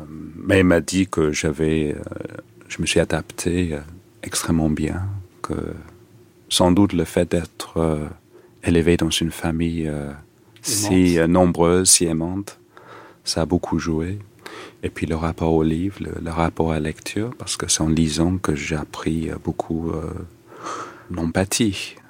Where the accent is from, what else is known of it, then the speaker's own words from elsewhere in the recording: England, United Kingdom; French is a second language; Je suis né et j'ai grandi en Angleterre. Mon enfance était dans les années 80.